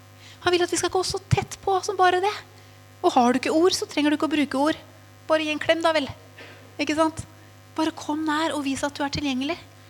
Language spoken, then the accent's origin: Norwegian; Tønsberg, Vestfold, Norway; Så vi flyttet til min hjemby I Tønsberg.